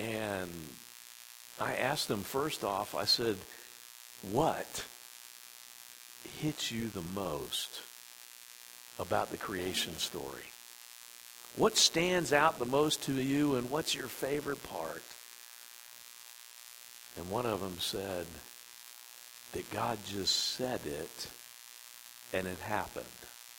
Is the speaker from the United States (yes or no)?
yes; Chesapeake Bay, United States; I grew up on the Chesapeake Bay, and I loved looking out over the bay and seeing the storms come across the bay.